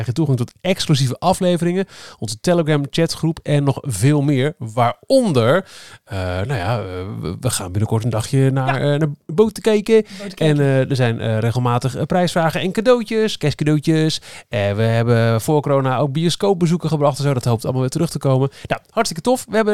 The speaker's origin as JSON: {"language": "Dutch", "region": "Overijssel", "country": "Netherlands", "said": "Ik kom van oorsprong uit Twente, dus daar woont nog het grootste bulk"}